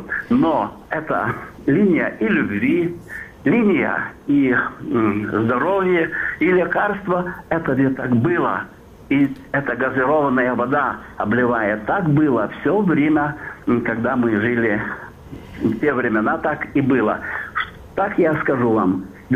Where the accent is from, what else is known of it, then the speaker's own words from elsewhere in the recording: Kaunas, Kaunas County, Lithuania; я из Каунаса, или в Каунасе